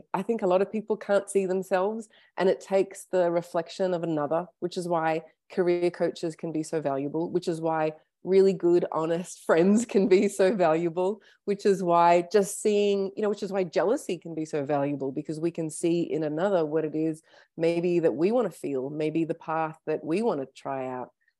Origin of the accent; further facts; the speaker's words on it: Sydney, New South Wales, Australia; also born or lived in Toronto / Melbourne / Detroit; So when I was about two, we moved to Sydney, Australia, and then Melbourne, Australia, and then Detroit, Michigan. And then when I was about 10, we settled back in Sydney for good. I and my husband and my kids moved up to Byron Bay 4 years ago.